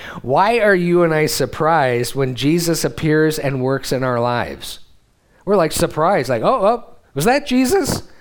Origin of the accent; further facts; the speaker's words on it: United States; And I'm like, yeah, that's because I'm an American.